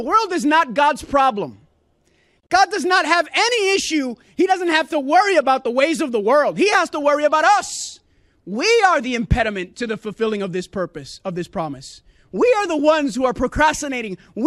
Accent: Puerto Rico; No, I'm from Puerto Rico, a little island. It's still over there.

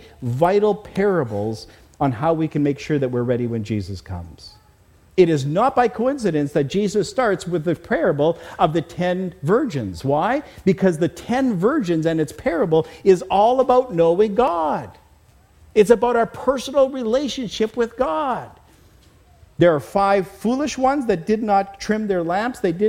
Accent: Canada; now in United States; You know, I came from Canada just a year and a half ago. Many of you know that I was born and raised in that country, and hockey is big in Canada.

